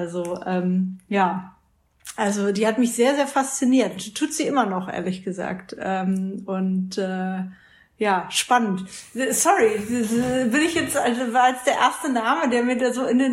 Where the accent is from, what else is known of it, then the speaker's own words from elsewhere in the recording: Bavaria, Germany; Ich komme aus Franken, Fürth, Nürnberg, die Ecke.